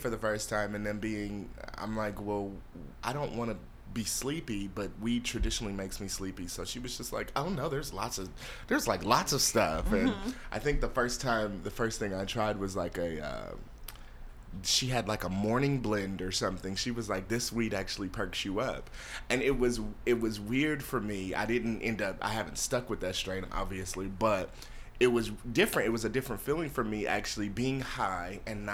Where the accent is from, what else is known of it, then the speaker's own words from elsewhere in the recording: Columbus, Ohio, United States; also born or lived in Chicago; I used to live in Chicago, and I'm originally from Columbus, Ohio.